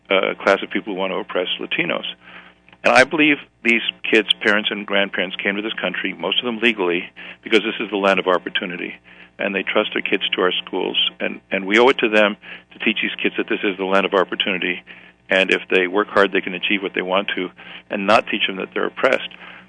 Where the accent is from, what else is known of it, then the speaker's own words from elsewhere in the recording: New York, United States; because I grew up in New York and I've been reading the New York Times since I was a little kid.